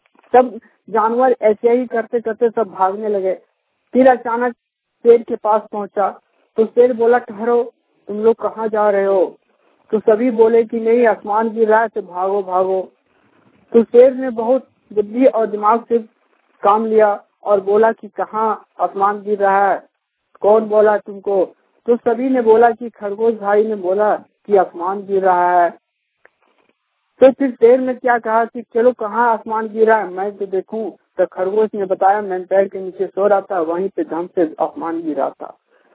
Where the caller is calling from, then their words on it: Jharkhand, India; मैं दारूप्रखंड से बोल रहा हूँ।